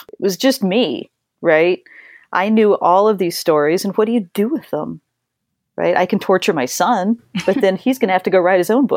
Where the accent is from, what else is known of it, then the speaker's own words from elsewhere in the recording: Colorado, United States; I grew up in Colorado and up in a little tiny mountain town outside of Manitou Springs.